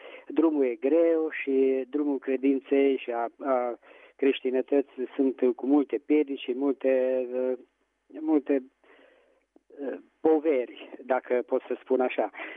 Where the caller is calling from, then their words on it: Petroșani, Hunedoara County, Romania; din Petroșani.